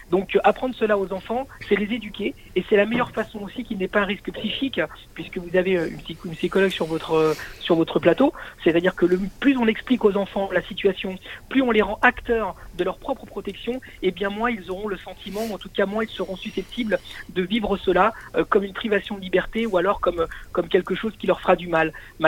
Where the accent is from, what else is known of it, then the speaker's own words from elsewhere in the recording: Chile; French is a second language; je viens d'Amérique du Sud, je viens du Chili, c'est un pays qui fait 4000 km de long, sur une 120 globalement de large.